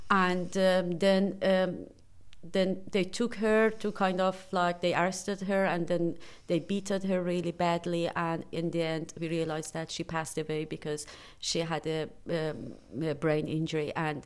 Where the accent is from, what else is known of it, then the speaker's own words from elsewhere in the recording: Tehran, Tehran Province, Iran; I belong to the generation. You know, I was born in Tehran in 1980, and it was straight away after revolution, and after that we had war.